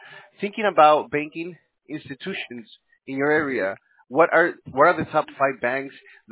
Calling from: California, United States; We're in California.

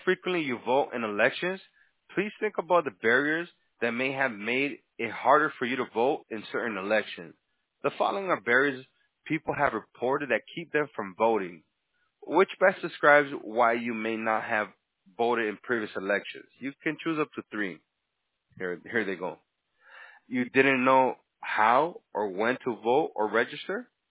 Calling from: Florida, United States; We're calling from Florida, exactly.

